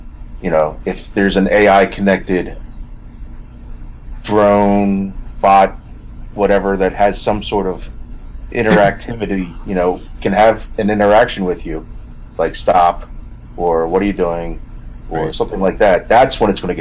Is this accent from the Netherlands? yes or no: no; Philadelphia, Pennsylvania, United States; I grew up in Philadelphia, and some of the old, not necessarily the row homes, but, you know, the older neighborhoods had some magnificent townhomes